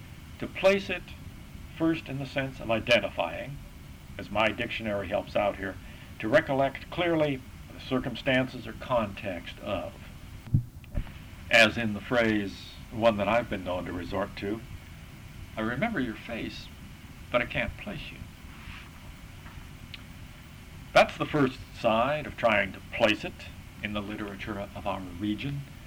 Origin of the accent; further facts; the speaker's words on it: United States; I come from a place. I originate, as an American, from a place in a specific rural Western sense of the word.